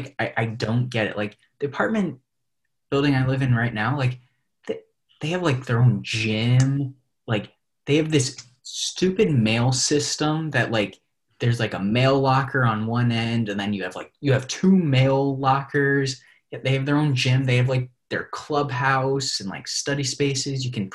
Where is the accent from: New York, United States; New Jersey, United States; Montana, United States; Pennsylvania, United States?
New York, United States; New York City; like I'm from New York City, right? And like a lot of people speak Spanish there.